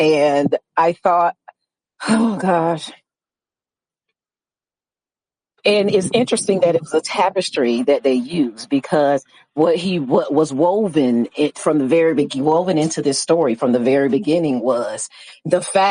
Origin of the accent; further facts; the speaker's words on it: the South, United States; I am from the South myself, born and raised, because I was raised up in the church